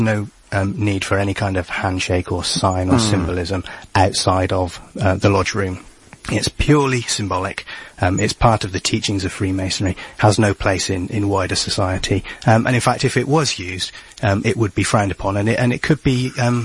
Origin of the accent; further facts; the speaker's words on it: South West England, United Kingdom; I grew up in Butterough, near Stroud.